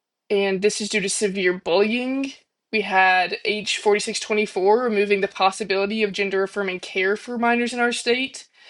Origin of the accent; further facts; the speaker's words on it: South Carolina, United States; I was born in South Carolina. I've lived here my whole life, and I don't really have any intention to leave the state anytime soon.